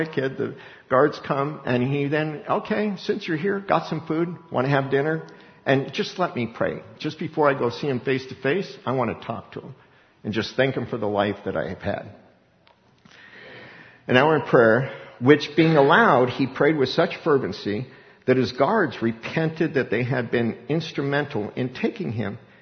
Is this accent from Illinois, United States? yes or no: no; Littleton, Colorado, United States; it's my hometown of Littleton